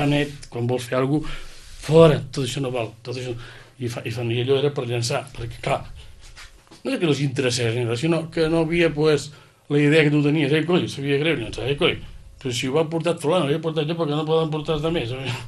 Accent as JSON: {"language": "Catalan", "town": "Sant Feliu", "region": "Catalonia", "country": "Spain", "tie": "born or raised there", "said": "Per lletjos que siguin, són els del meu poble. Són els de Sant Feliu, són els d'aquí."}